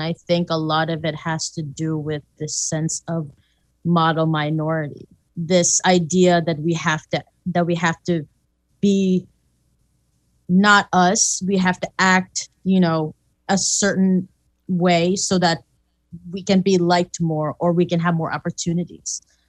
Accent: Philippines; I'm a nurse, you know, and as a Filipino, you kind of are pigeonholed into thinking that everyone's going to be in healthcare, because the idea in the Philippines is healthcare is the way out of poverty, essentially.

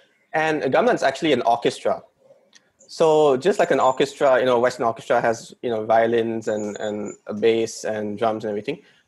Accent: Malaysia; even though I'm half Chinese, half Indian, I'm very Malaysian in my identity.

